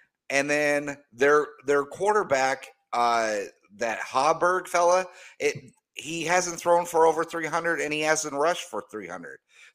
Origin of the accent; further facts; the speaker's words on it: Denver, Colorado, United States; see, I grew up in Denver, so the Oklahoma Nebraska was one of the biggest rivalries to me in college football.